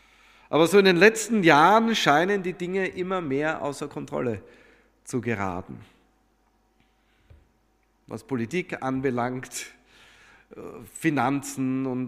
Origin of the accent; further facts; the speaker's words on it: Germany; Wir mögen es nicht. Wir sind Deutsche.